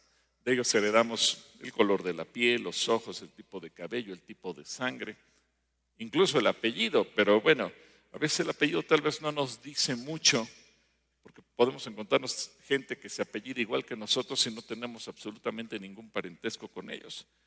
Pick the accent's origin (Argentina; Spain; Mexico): Mexico; a ver, como mexicanos, dice que nos ve gente de otros países